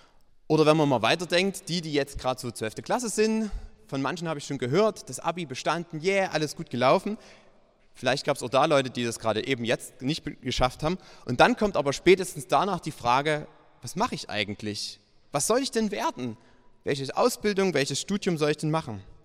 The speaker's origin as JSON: {"language": "German", "region": "Saxony", "country": "Germany", "tie": "born or raised there", "said": "Ich bin im Erzgebirge aufgewachsen, im ganz tiefen Erzgebirge, kurz vor der tschechischen Grenze."}